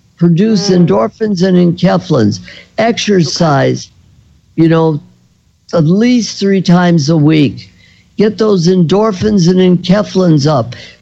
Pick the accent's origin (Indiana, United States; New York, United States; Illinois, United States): Illinois, United States; Chicago; You can tell I'm from Chicago because I drink pop.